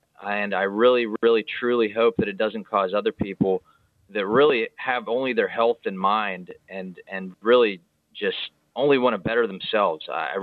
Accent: Pennsylvania, United States; I was born in Pennsylvania, lived there my whole life.

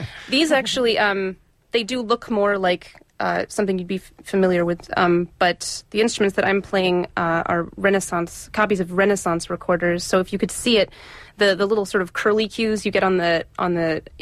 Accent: Philadelphia, Pennsylvania, United States; And I'm from Philadelphia

